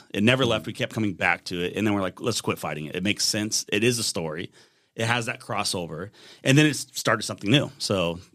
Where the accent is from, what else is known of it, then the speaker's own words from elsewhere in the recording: Oregon, United States; we're from the Rogue Valley.